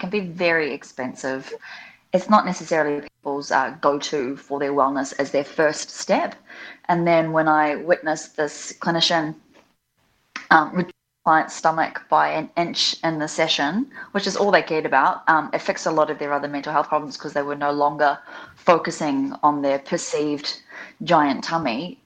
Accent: New Zealand; also born or lived in Australia; So I grew up in New Zealand. I have had some of my childhood in Australia as well. I just get less shtick for being a Kiwi. So I just tell everyone it's a posh accent.

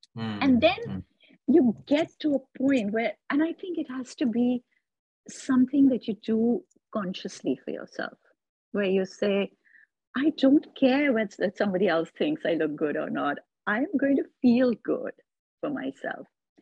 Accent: India; I have a lot of the problems that we as Indian women have.

